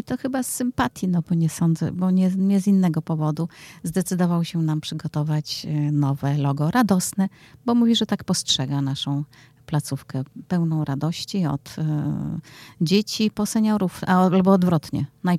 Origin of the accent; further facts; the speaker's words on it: Warsaw, Masovian Voivodeship, Poland; Zaciszanie zawsze są dumni, że są Zaciszanami. Nigdy nie powiedzą, że są, nie powiedzą skąd, że jestem tylko z Warszawy. Nie, jestem z zacisza.